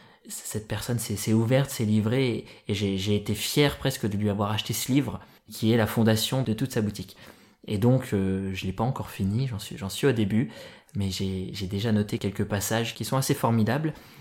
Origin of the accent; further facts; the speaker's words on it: Langres, Grand Est, France; fier d'être français, d'être langrois. Voilà, j'ai jamais autant apprécié ma ville que depuis que je suis rentré d'Asie.